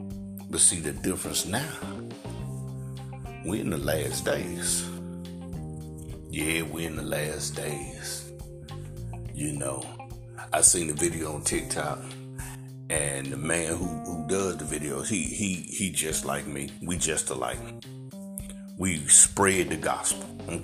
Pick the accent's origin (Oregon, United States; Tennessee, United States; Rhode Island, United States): Tennessee, United States; Memphis; I'm from Tennessee, if you don't know. My hometown is Memphis. Love the country.